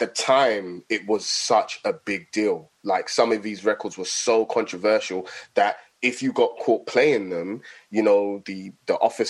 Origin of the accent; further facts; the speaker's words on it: Nigeria; Like, I'm Nigerian as well, like, and, you know, my mum never told me about this artist.